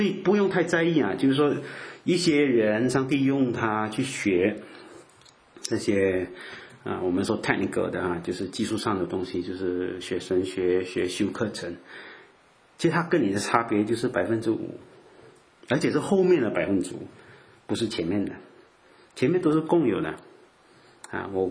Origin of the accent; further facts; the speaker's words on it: Fujian, China; 但是他是讲闽南话的啊，我们福建人啊